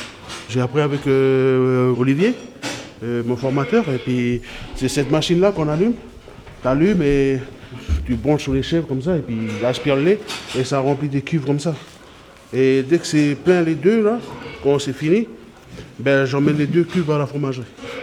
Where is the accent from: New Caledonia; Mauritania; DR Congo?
New Caledonia; J'ai pour 1 an ici. Je suis arrivé ici à l'été, puis je repars à l'été. Je viens de la Nouvelle-Calédonie.